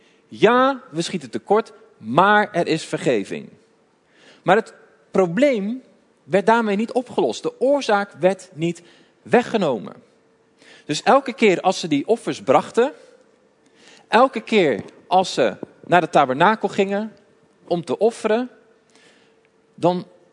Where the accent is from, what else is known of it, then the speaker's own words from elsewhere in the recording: Dordrecht, South Holland, Netherlands; Ik kom uit Dordrecht.